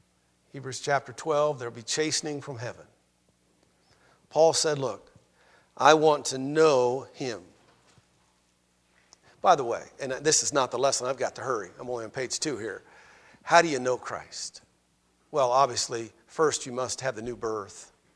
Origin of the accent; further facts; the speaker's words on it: Idaho, United States; moved away as an adult; now in Johnson City, United States; one of the most shocking things to me when I came here 30 years ago was knocking on doors. I came from Idaho, and 60% of the people were Mormon.